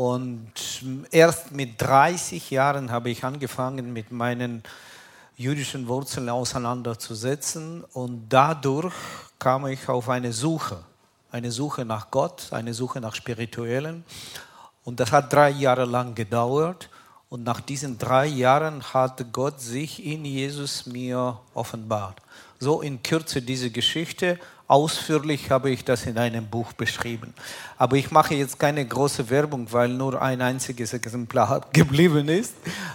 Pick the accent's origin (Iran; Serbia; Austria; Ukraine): Ukraine; Kyiv; now in Germany; Ich komme nicht aus Israel. Ich bin in der Ukraine aufgewachsen, ein Land, das heute ständig unter einem Bombardement steht. Und in der Hauptstadt Kiew bin ich aufgewachsen und geboren